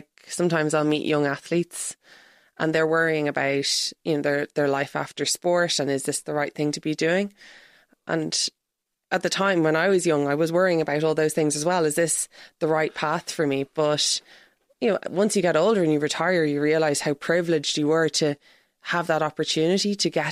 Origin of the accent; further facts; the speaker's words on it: Ireland; as an Irish person